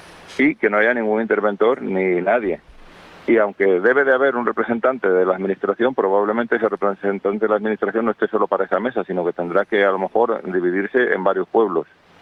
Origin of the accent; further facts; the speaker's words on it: Castile and León, Spain; zonas de pueblos de donde yo soy, de León, pueblos pequeños, donde está la mesa para 200 habitantes